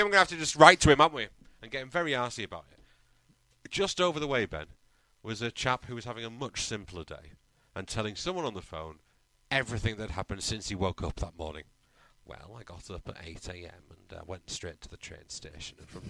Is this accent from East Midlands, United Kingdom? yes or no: no; London, United Kingdom; I'm half Cockney.